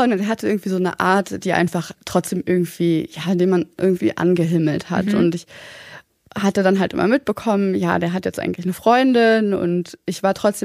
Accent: Berlin, Germany; in meiner Wohngegend in Berlin, wo ich groß geworden bin

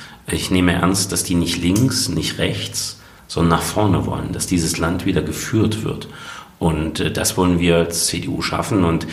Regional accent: Thuringia, Germany; als Thüringer, das ist meine Heimat, wir entscheiden die Zukunft meiner Heimat schon selber.

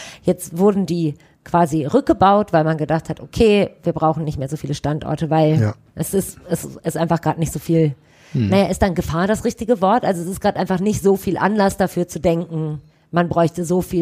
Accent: Düsseldorf, North Rhine-Westphalia, Germany; Ich weiß, dass es in Golzheim, wo ich aufgewachsen bin, da war die Engländersiedlung.

